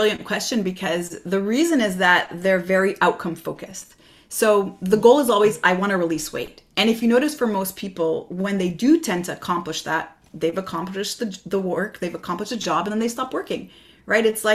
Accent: Montreal, Quebec, Canada; So I'm from Montreal, Quebec, Canada

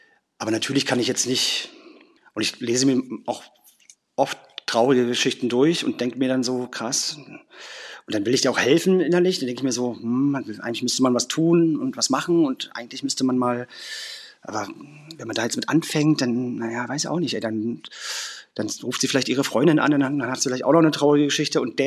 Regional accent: Berlin, Germany; ich bin auf dem Hof groß geworden bei mir in Mitte, Berlin

